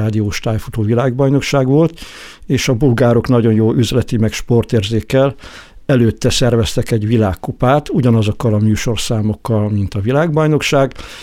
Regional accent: Debrecen, Hajdú-Bihar, Hungary; moved away as an adult; now in Miskolc, Hungary; mert hogy én debreceni születésű vagyok, ott nőttem fel gyakorlatilag a Nagyerdőn

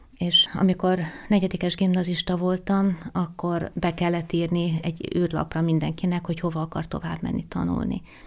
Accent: Tata, Komárom-Esztergom, Hungary; tehát én tatán nőttem föl

